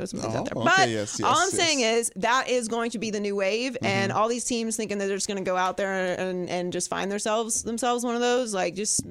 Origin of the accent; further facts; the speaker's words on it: Pittsburgh, Pennsylvania, United States; Like, my brother plays. You know, I'm from Pittsburgh.